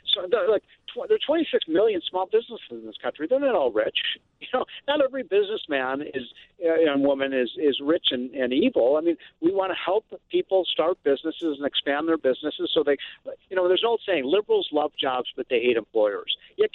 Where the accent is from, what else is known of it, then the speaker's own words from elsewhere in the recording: Chicago, Illinois, United States; Yeah, first of all, I think you guys know, I'm from Chicago, and what's happened in that state is a sad, sad commentary